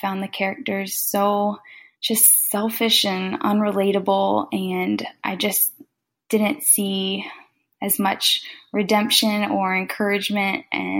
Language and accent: English; North Carolina, United States; also born or lived in Texas; I'm from North Carolina by way of Texas.